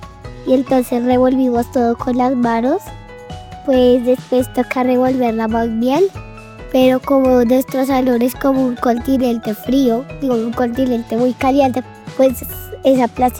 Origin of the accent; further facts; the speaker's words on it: Colombia; born there; Soy de dos países, uno de Cuba y otro de Colombia, aunque nací acá en Colombia, mi papá es cubano.